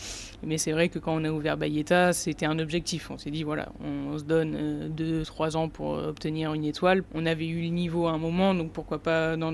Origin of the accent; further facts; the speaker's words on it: Nice, Provence-Alpes-Côte d'Azur, France; Moi, je suis niçoise, j'ai vécu 17 ans là-bas, donc c'était important pour moi de prendre un nom niçois pour mon premier restaurant.